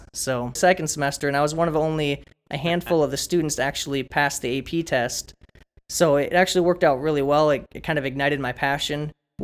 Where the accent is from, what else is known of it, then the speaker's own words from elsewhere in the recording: Sioux Falls, South Dakota, United States; Yes, I am from Sioux Falls, South Dakota. So born and raised here, been here my whole life.